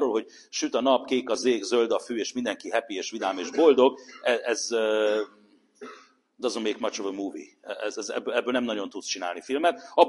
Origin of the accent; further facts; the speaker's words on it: New York City, New York, United States; Egyesült Államokban, New Yorkban nőttem fel, jó magam is